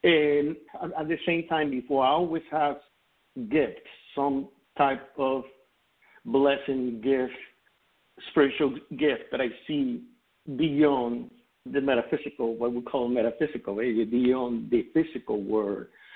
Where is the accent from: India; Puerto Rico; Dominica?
Puerto Rico; also born or lived in New York; I was born in New York. I was raised in Puerto Rico.